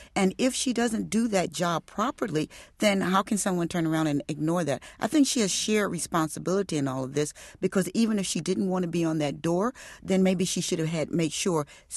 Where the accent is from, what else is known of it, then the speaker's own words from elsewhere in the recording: Chicago, Illinois, United States; Well, I have to say that in Chicago, we were all tee-heeing about it